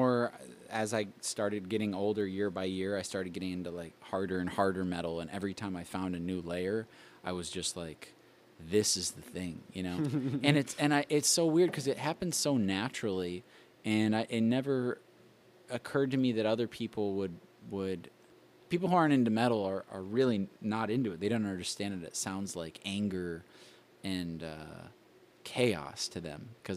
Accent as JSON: {"language": "English", "region": "California", "country": "United States", "tie": "born there", "also_born_or_lived": "Washington / Arizona / Illinois", "moved": "yes", "said": "And then before that, Arizona. Before that, I was born in California."}